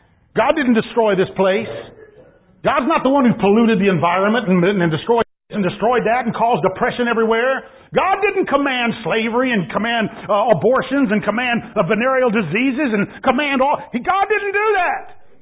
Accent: San Antonio, Texas, United States; and I'm from San Antonio, Texas. I don't really know much about snow or whatever

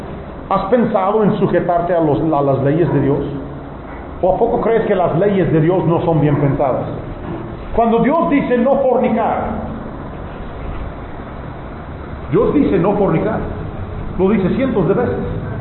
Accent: United States; Dicen que en mi país, Estados Unidos, mueren 1,5 millones de niños todos los años en el aborto.

